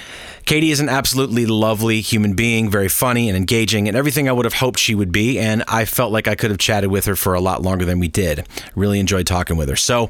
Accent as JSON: {"language": "English", "town": "Rochester", "region": "New York", "country": "United States", "tie": "born or raised there", "said": "at a little place called the Red Creek in my hometown of Rochester, New York."}